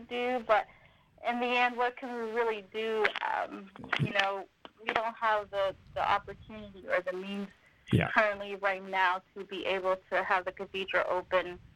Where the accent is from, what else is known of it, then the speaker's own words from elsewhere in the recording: Sacramento, California, United States; I did. Was born and raised in Sacramento.